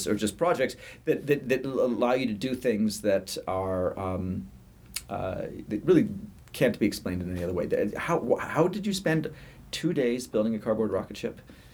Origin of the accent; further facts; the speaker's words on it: United Kingdom; born there; He's British. I'm British by birth.